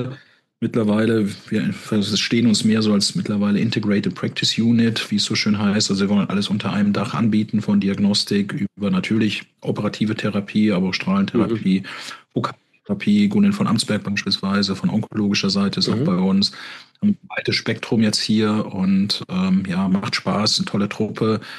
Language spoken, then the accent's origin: German; Rhineland-Palatinate, Germany; Ich bin im Hunsrück aufgewachsen.